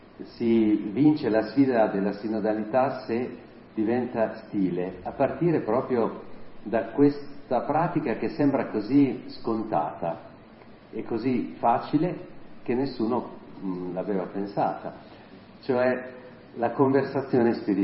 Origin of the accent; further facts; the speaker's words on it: Emilia-Romagna, Italy; io sono romagnolo, in Romagna siamo un po', no? Infiammabili